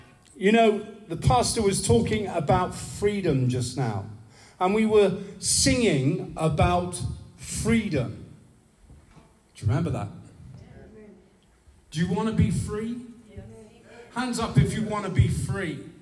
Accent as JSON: {"language": "English", "region": "England", "country": "United Kingdom", "said": "But I'm English. And you've taken my language."}